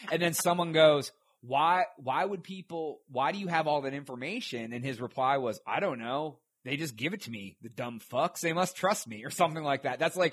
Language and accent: English; Ohio, United States; We're both white dudes. We're both from Ohio.